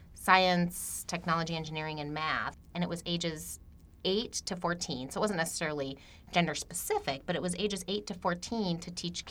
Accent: Eden Prairie, Minnesota, United States; I'm born and bred in Minnesota. I grew up in Eden Prairie, which is a suburb about 20 minutes southwest of the city. So I've been here pretty much all my life.

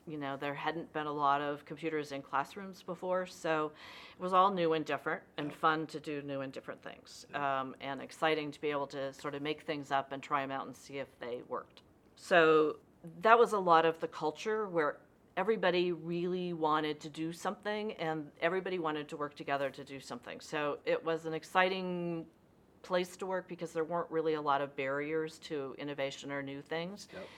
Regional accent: Mason City, Iowa, United States; I started out in Iowa. I moved to Minnesota to attend McAllister College.

